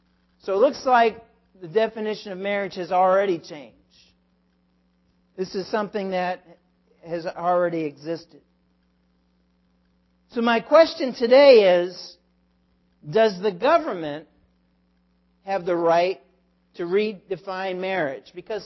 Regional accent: Massachusetts, United States; I'm from Massachusetts, so that's why I said that.

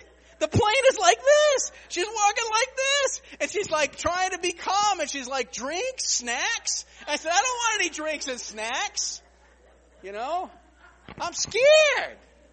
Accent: Mystic, Connecticut, United States; also born or lived in Groton; And I remember, you know, when we moved to a house from Groton to Mystic, Connecticut, and I was finally getting my own bedroom.

